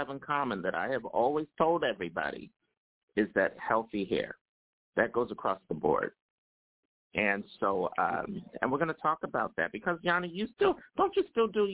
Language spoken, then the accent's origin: English; New Jersey, United States; also born or lived in Philadelphia / Irvington; now in New York, United States; I'm from northern New Jersey, too, even though I was born in Philly and live here in New York. I also lived in Irvington, New Jersey